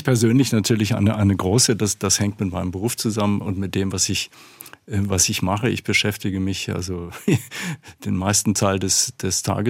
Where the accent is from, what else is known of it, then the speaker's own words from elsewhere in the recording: Hanover, Lower Saxony, Germany; etwa in meiner Heimatstadt Hannover